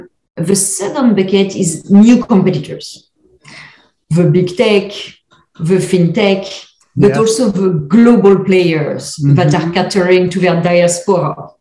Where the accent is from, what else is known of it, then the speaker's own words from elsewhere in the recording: France; English is a second language; now in North America; So as I'm sure everyone can hear, I'm from France originally. I've been in North America for 20 years.